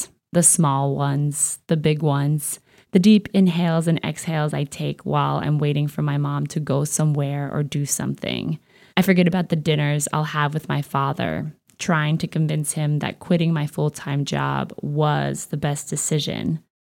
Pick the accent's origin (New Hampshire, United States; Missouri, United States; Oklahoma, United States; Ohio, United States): Ohio, United States; Columbus; We land in Columbus, Ohio, my hometown, and I find myself over-romanticizing visiting my family.